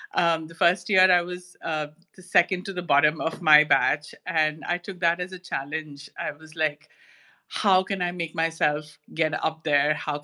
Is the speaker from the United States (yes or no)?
no; India; now in Canada; I come from India, so my roots came from there. I live in Canada. I've traveled all over the world. So I like to think of myself as a global citizen that has one foot in the East and one foot in the West.